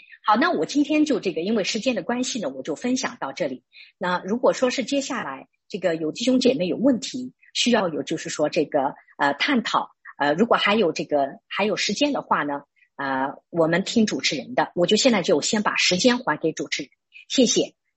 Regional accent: Kunming, Yunnan, China; 我是这样，我是内地的。我是昆明市的。

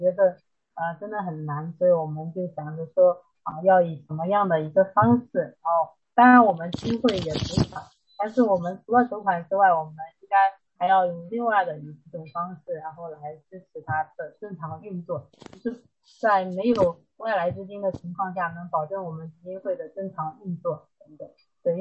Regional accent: China; 也真的希望说能够给当地人带来我们中国人正能量的东西

